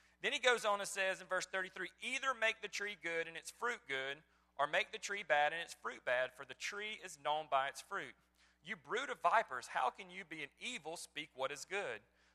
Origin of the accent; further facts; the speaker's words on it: United States; And as an American, we say, hey, we have free speech, but we're first a Christian, right?